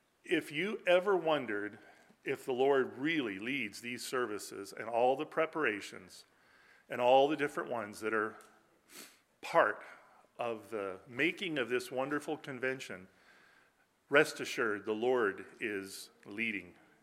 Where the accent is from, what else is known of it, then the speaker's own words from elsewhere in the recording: California, United States; Growing up in Grace Chapel, wonderful Grace meeting, pastored by Albert Astell out there in California